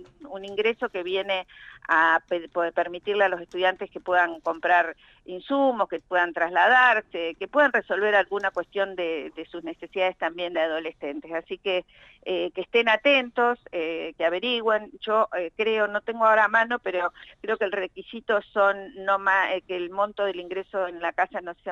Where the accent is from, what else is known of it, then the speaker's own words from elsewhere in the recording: Santa Cruz, Argentina; Sí, por suerte salí bien abrigada. Somos patagónicos, ya sabemos que de esto se trata.